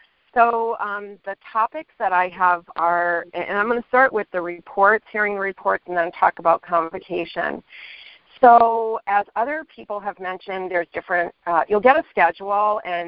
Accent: Arizona, United States; I'm a compulsive debtor, and I am from Arizona

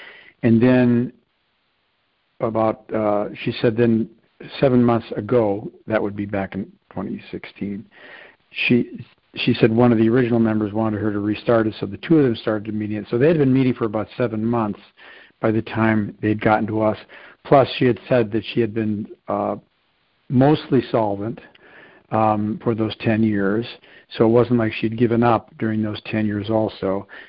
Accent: Midwest, United States; I am from the Midwest, so I kind of hear about those wide open spaces, and I get it, having flown over the country amongst other things. But I did grow up in, you know, in a small town in the Midwest.

